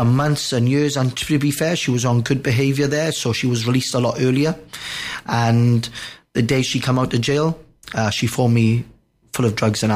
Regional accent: Wales, United Kingdom; I'm from Wales, South Wales.

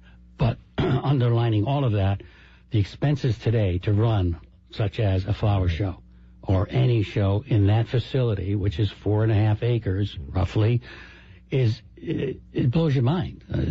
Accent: Hartford, Connecticut, United States; Downtown Hartford is in my heart. I was born and raised in Hartford, and I'll do anything for the city of Hartford.

